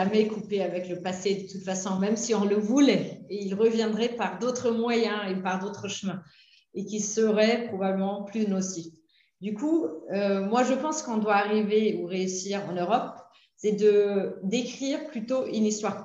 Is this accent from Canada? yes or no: no; Neuenburg am Rhein, Baden-Württemberg, Germany; French is a second language; moi j'ai grandi à Neuenburg am Rhein, c'est vraiment à la frontière franco-allemande.